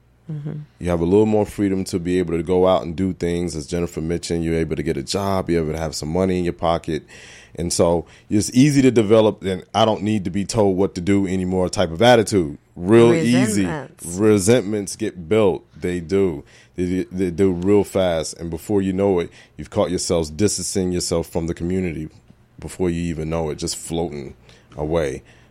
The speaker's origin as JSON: {"language": "English", "town": "Brooklyn", "region": "New York", "country": "United States", "said": "Well, see, I'm from Brooklyn, and, you know, we didn't have animals. We had big rats, but we didn't have any animals."}